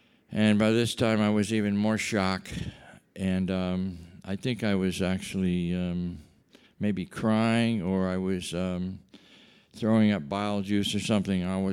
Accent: New York, United States; I was 9,000 miles from my hometown in upstate New York.

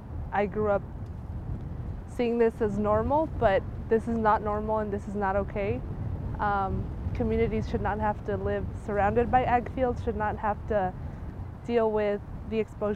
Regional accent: California, United States; I was born and raised in the Salinas Valley.

